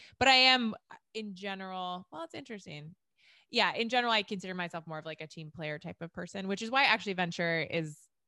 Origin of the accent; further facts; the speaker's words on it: Los Altos, California, United States; And I remember I grew up in Los Altos.